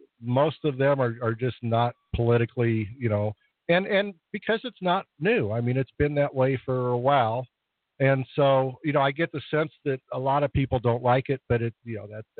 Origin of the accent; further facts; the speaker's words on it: Colorado, United States; when you have Colorado, which is, you know, my home state, I love it. My family still lives there.